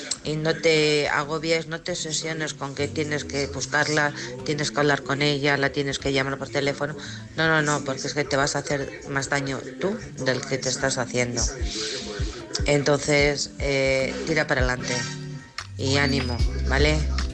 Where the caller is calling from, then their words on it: Alcorcón, Community of Madrid, Spain; Alcorcón, Madrid, ¿vale?